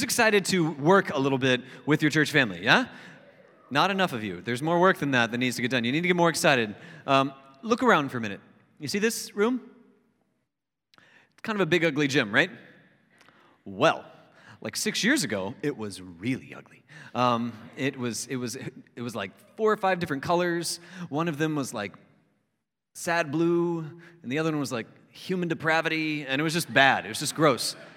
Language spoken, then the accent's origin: English; Florida, United States; I grew up in Florida where it's tropical kinds of weather